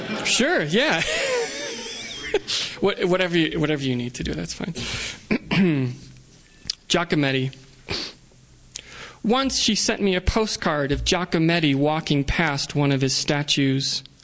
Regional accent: Cheektowaga, New York, United States; I would be living in my hometown, which is a suburb of Buffalo, New York, called Cheektowaga, which is an Iroquois word for land of the crabapple trees.

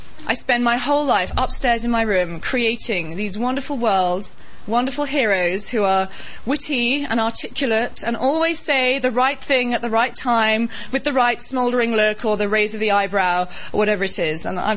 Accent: United Kingdom; I know I'm British, but even I know that's pretty cool.

